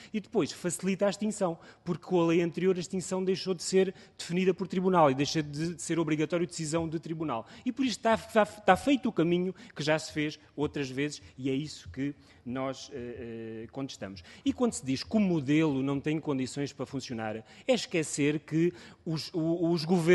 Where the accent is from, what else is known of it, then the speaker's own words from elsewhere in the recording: Alentejo, Portugal; Eu sou de uma zona, eu sou alentejano, e sou de uma zona onde não há baldios